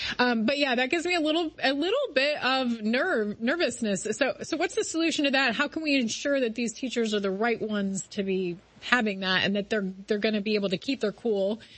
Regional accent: Ohio, United States; I'm living in Texas now, and I'm really enjoying being a Texas gal, but I was born and raised in Ohio, so very much an Ohio gal as well.

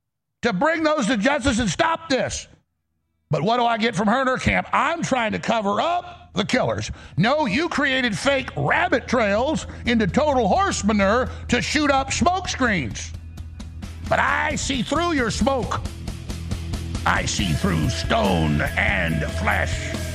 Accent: Texas, United States; I'm an American. I'm a Texan.

